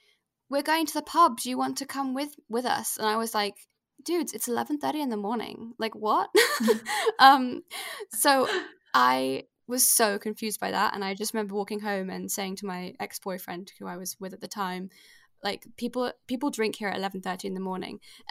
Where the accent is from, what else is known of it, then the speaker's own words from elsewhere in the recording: Geneva, Switzerland; moved away as an adult; So I moved here when I was 18. I always lived in Switzerland, and I was brought up in Geneva, and I never really had any intention to leave.